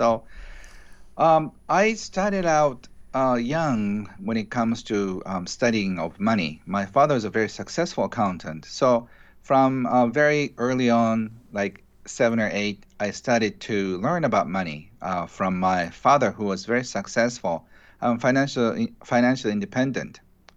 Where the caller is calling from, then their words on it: Tokyo, Japan; I'm doing this from Tokyo. It's almost like the other side of the planet.